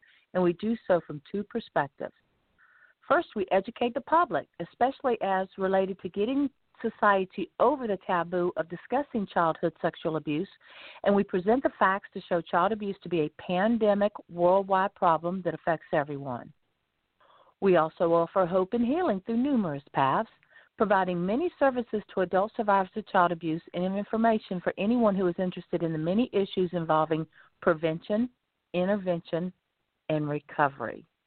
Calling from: Lighthouse Point, Florida, United States

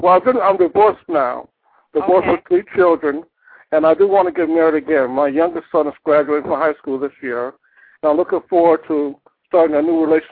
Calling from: Merrillville, Indiana, United States; I'm calling from Merrillville, Indiana, just outside of Chicago.

